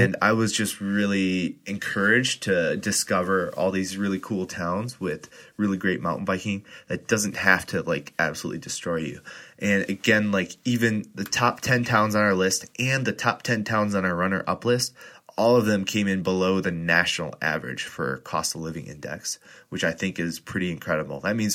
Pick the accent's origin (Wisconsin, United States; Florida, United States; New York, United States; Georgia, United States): Wisconsin, United States; I've talked to people who have moved from my home state of Wisconsin